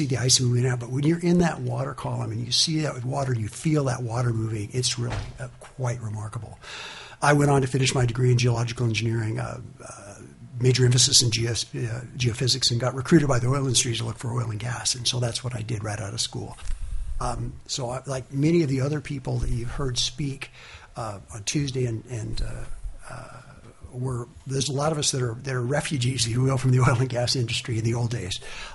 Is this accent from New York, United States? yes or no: no; Anchorage, Alaska, United States; I grew up in Anchorage. I was born in Anchorage, grew up there